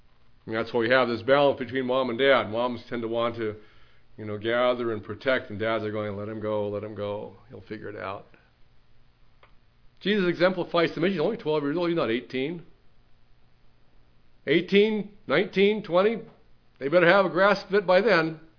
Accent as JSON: {"language": "English", "region": "Pacific Northwest", "country": "United States", "tie": "born or raised there", "said": "Growing up in the Northwest, you get three or four cars of, you know, teenagers, and off you go together on some adventure."}